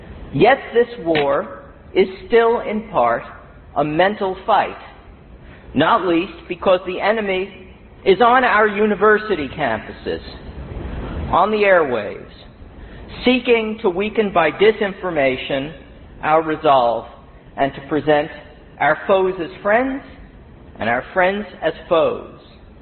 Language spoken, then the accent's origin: English; New York, United States; In between Philadelphia and Boston is my hometown and Walt Whitman's New York